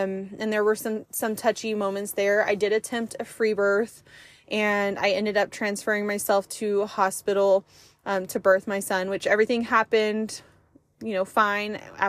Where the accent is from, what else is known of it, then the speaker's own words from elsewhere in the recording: Abilene, Texas, United States; I am from Abilene, Texas. There are three main universities there.